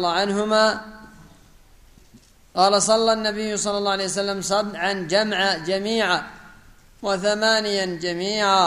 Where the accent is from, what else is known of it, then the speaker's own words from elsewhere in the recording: Yemen; خاصة المناطق الجنوبية عندنا في اليمن تجد الصلاة طيبة